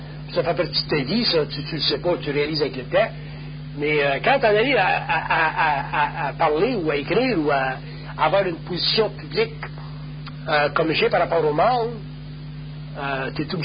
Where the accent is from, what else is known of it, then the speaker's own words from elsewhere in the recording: Quebec, Canada; On est des Québécois, nous autres, on est un petit peu entre le vieux monde et le nouveau monde.